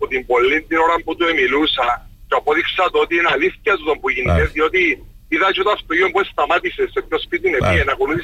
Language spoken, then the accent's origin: Greek; Nicosia, Nicosia District, Cyprus; είμαι από τη Λευκοσία